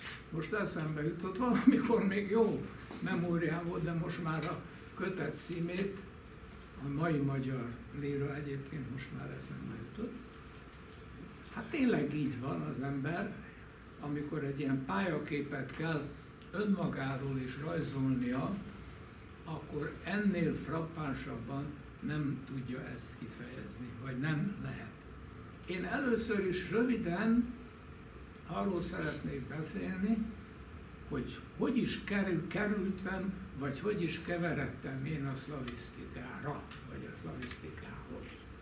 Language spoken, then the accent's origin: Hungarian; Elek, Békés, Hungary; igen, születtem, de 41-től mi már Eleken laktunk. Elek az Arad megye, illetve hogy akkor az optimista magyar köztudat mondta, Csanád, Arad, Toronto, K.E.E. közigazgatásilag egyelőre egyesített vármegyék.